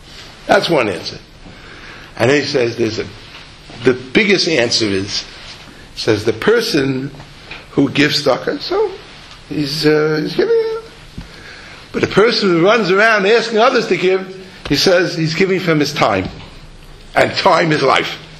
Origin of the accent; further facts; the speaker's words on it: Israel; This week's parsha, I'm from Eretz Yisrael, we learned it last week.